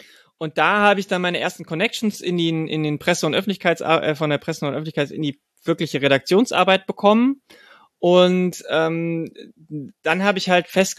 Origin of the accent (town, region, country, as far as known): Bavaria, Germany; born or raised there